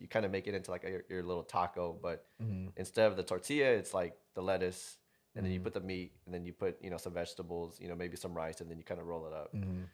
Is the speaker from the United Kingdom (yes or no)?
no; Rowland Heights, California, United States; Roland Heights, 626.